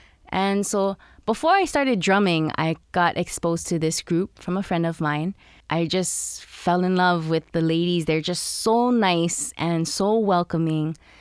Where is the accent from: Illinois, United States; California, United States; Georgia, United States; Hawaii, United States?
Hawaii, United States; And because I'm Hawaiian, I should do it.